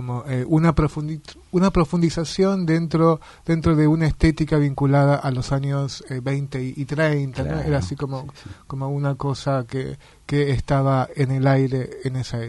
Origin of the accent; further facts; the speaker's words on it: Argentina; Realmente es un honor para todos nosotros como argentinos